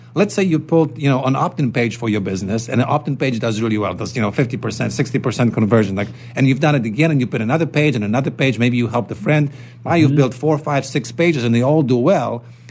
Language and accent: English; Poland; English is a second language; moved away; growing up in Poland, maybe it's like because we didn't have the word.